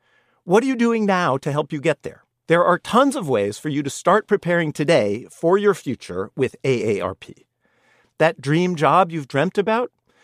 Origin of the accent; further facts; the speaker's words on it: California, United States; Maybe it's just because I'm from California